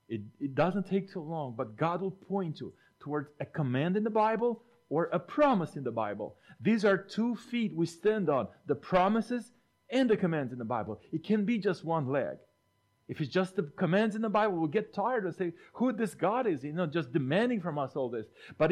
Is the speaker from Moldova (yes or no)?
yes; Moldova; You know, we grew up in Moldova, as you know. In the 90s, a lot of people from my country would travel to Germany and buy used cars and import them in Moldova.